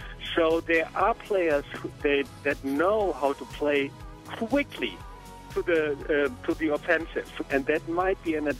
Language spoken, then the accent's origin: English; Dortmund, North Rhine-Westphalia, Germany; I grew up in Dortmund and go back as often as possible to visit games at Dortmund's home turf.